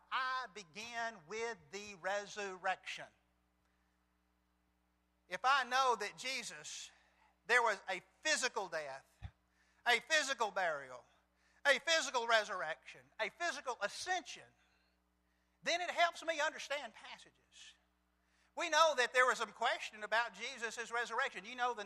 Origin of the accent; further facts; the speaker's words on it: Birmingham, Alabama, United States; Particularly if you understood I grew up in West End in Birmingham.